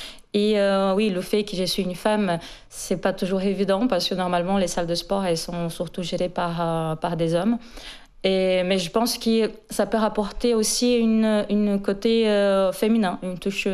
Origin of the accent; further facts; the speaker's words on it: Brazil; now in France; je suis brésilienne.